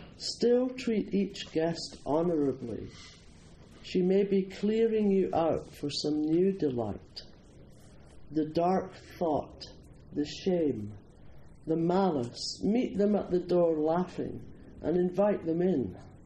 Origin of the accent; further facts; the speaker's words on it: Scotland, United Kingdom; accent: Scottish; What? Wait, do you understand Scottish?